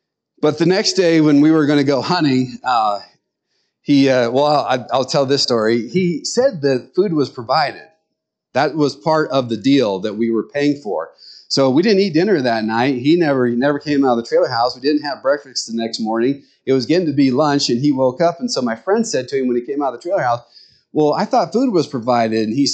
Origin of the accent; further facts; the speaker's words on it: Nebraska, United States; They would say, where is your accent from? And we would say, we're from Nebraska.